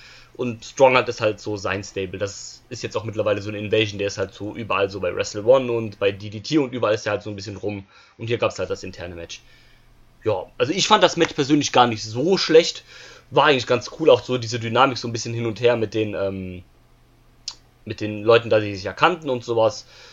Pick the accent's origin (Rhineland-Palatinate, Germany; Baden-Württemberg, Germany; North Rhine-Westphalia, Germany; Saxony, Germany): North Rhine-Westphalia, Germany; Cologne; wenn es türkisch wäre, hätte ich wahrscheinlich als Kölner auch ein bisschen noch was verstanden.